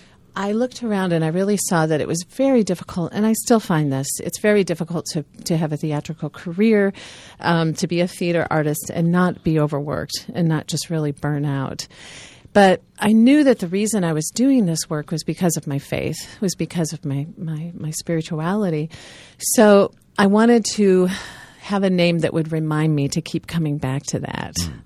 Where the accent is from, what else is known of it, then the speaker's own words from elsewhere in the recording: Overland Park, Kansas, United States; And my hometown of Overland Park, Kansas, was just then starting a L'Arche community.